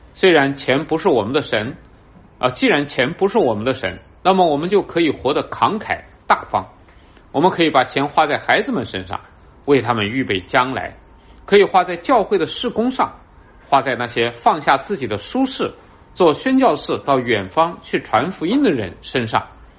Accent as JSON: {"language": "Chinese", "country": "United States", "said": "的传统还有那么一点点留在我们美国人的心里"}